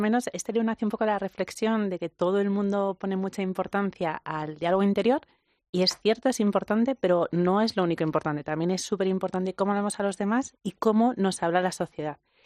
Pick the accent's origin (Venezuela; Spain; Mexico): Spain; Valencian Community; En valenciano, yo soy valenciana, se utilizan vegetales